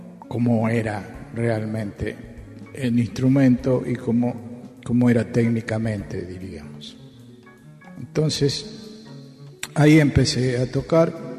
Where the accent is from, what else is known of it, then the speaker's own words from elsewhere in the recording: Tucumán, Argentina; en Tucumán, donde yo nací